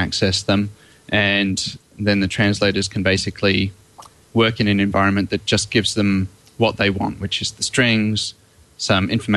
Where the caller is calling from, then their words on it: Brisbane, Queensland, Australia; I'm speaking from Brisbane in Australia at about 2:30 in the morning.